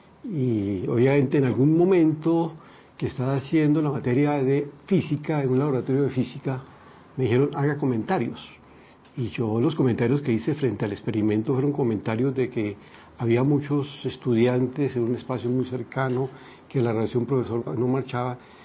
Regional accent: Bogotá, Colombia; Yo soy bogotano. Mis padres se desempeñaron en el ramo del comercio, tuvieron una ferretería y pues obviamente nací en un barrio central de esta ciudad.

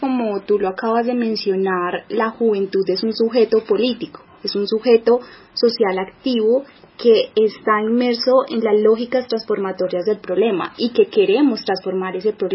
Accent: Colombia; como jóvenes colombianos.

